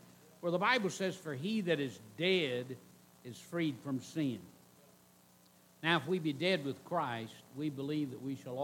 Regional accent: the South, United States; I am a Southerner. And I want to say this, I'm not ashamed to be a Southerner.

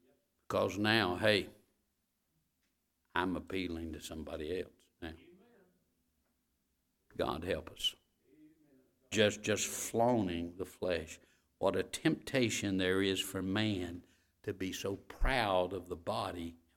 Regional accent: Vidalia, Georgia, United States; born there; now I was born in Vidalia, Georgia. Vidalia, Georgia is in the center of tobacco growing country in Georgia.

